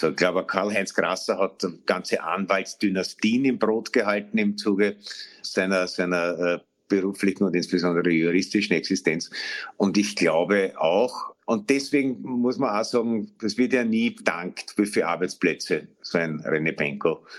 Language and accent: German; Austria; Und als Österreicher kann man sagen, an Benko hoffentlich ja.